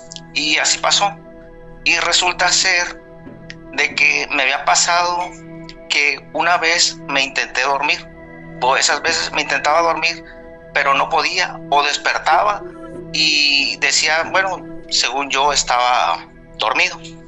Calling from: La Paz, Baja California Sur, Mexico; Soy de aquí, de La Paz, Baja California Sur.

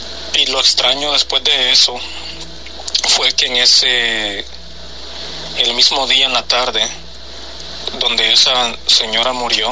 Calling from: New Jersey, United States; desde Nueva Jersey.

